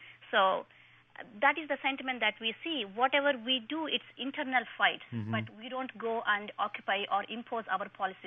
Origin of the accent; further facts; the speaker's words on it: India; now in United States; I'm from India. I have lived in the U.S. for the past 10 years